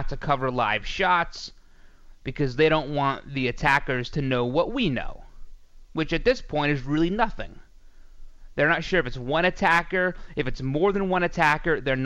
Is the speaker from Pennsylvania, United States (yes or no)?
no; New York, United States; I'm a New Yorker. There's a lot of New York stuff in the video.